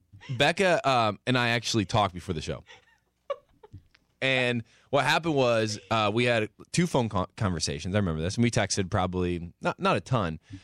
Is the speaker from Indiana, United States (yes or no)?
yes; Warsaw, Indiana, United States; I'll never forget. Warsaw, Indiana, my hometown, sitting on the park bench in front of the city hall.